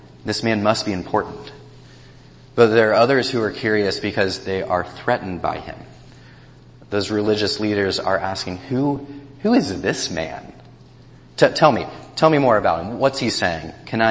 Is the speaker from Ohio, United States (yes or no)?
yes; Ohio, United States; And before that, we came from Athens, Ohio, where I met Sarah down at Ohio University. Both Sarah and myself are from Ohio, and so it is a joy to be back in this great Buckeye State.